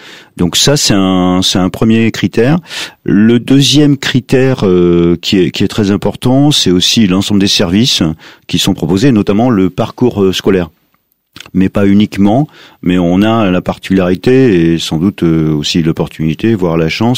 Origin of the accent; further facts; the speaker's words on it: Auvergne-Rhône-Alpes, France; moi je suis originaire de la Drôme provençale.